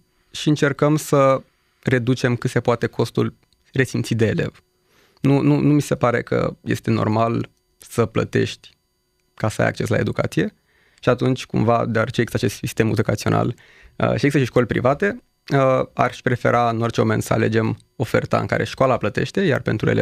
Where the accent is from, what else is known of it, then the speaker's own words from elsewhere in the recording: Romania; Eu sunt singurul român.